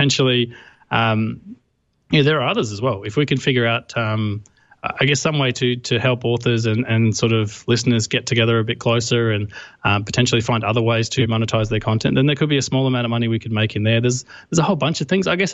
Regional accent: Australia; accent: Australian; Obviously, my accent gives it away. I'm from Australia.

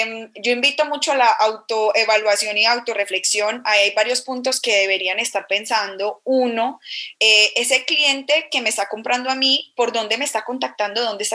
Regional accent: Antioquia, Colombia; Soy una colombiana, soy paisa

